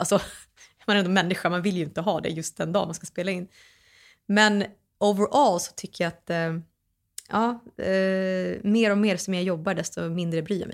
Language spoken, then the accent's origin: Swedish; Sweden; born or raised there